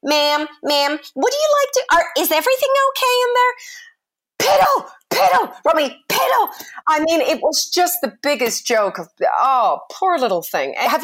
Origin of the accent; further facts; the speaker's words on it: United Kingdom; I'm having troubles getting back into the UK, although I'm British